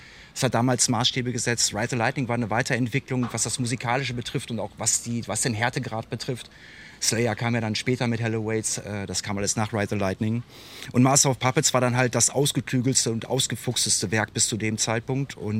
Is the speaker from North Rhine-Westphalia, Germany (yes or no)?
yes; North Rhine-Westphalia, Germany; ich komme ja aus Nordrhein-Westfalen